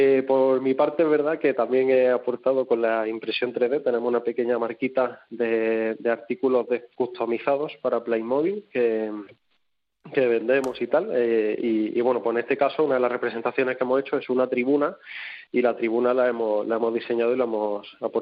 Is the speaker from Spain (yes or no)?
yes; Granada, Andalusia, Spain; now in Madrid, Spain; yo, pues bueno, que soy granadino, como decíais. Uh-huh. Y ahora vivo en Madrid